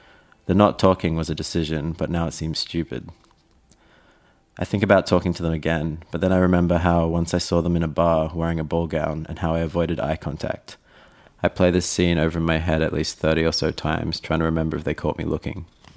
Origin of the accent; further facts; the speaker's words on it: Brisbane, Queensland, Australia; I'm a writer from Brisbane.